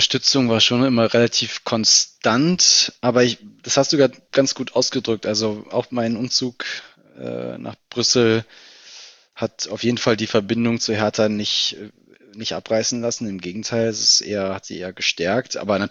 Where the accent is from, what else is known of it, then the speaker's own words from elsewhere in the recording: Berlin, Germany; Also ich bin Berliner, bin im Südwesten Berlins aufgewachsen, in Steglitz-Lichterfelde und habe dort auch Fußball gespielt.